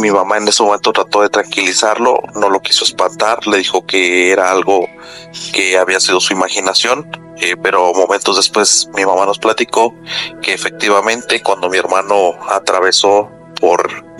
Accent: Morelia, Michoacán, Mexico; soy de Morelia, Michoacán.

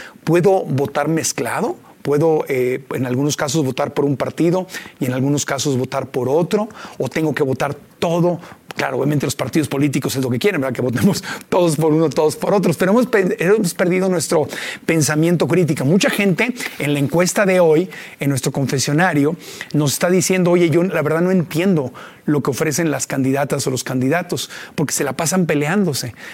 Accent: Mexico; no nos hace bien como mexicanos.

